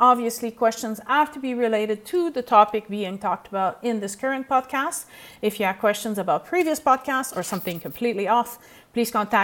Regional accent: Canada; I'm from Canada, so even in Canada, we have multiple tribes.

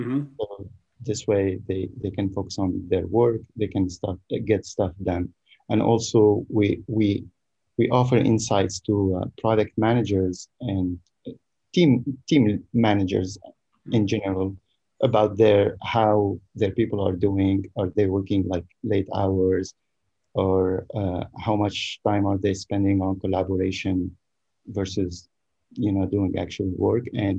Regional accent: Tunisia; also born or lived in Canada / New York; now in Bay Area, United States; I live in the Bay Area, but I am a longtime traveler. I'm originally from Tunisia. I spent 9 years in Canada where I did my master's degree and I worked for a little bit. Then moved to New York

